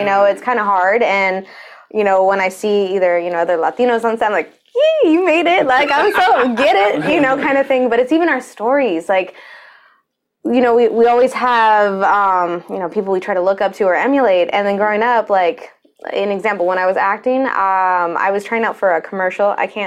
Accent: United States; I'm an American, okay? I may be brown, but I am an American.

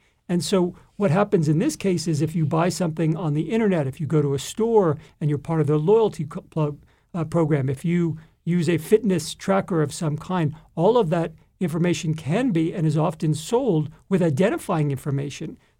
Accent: New York City, New York, United States; So I grew up in New York City, and I was just interested in what was going on in the wider world.

